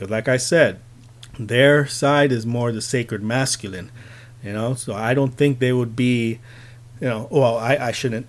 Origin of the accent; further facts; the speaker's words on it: Phoenix, Arizona, United States; from Phoenix, and this was the first part of the Truth Mind Reality series.